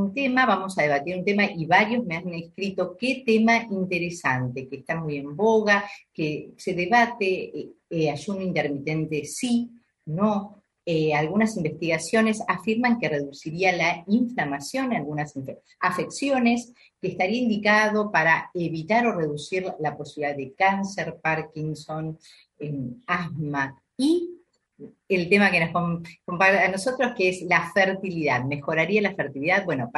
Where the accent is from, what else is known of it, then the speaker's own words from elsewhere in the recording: Zárate, Buenos Aires Province, Argentina; es de mi ciudad natal, Zárate.